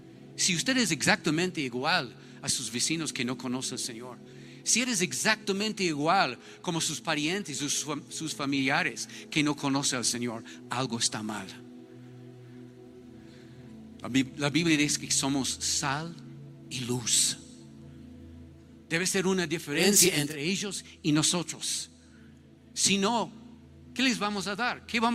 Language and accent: Spanish; United States; Spanish is a second language; Yo soy gringo, pero mi trasfondo no es de los Estados Unidos. Hace 10 generaciones era Alemania e Inglaterra de mis padres.